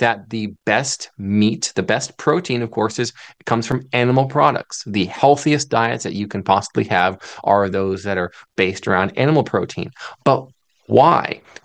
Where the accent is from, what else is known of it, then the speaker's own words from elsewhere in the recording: Ohio, United States; Now, I'm from Ohio, and we have so many lost and forgotten little markers about such and such frontiersman